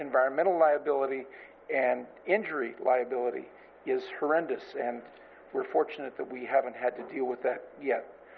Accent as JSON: {"language": "English", "town": "Nipomo", "region": "California", "country": "United States", "said": "I'm from Napomo."}